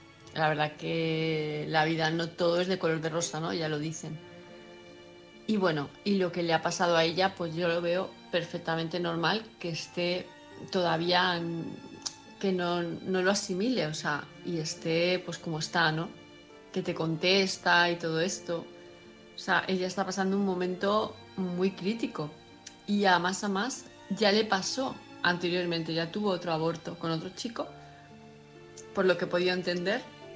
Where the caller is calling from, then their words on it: Palma de Mallorca, Balearic Islands, Spain; de Palma de Mallorca